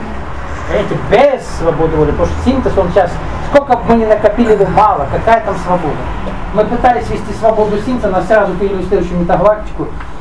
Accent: Moscow Oblast, Russia; Я же тоже из Подмосковья.

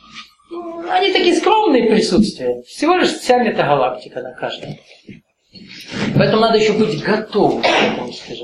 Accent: Nalchik, Kabardino-Balkaria, Russia; Я вырос на Кавказе, школу закончил. У Нальчики.

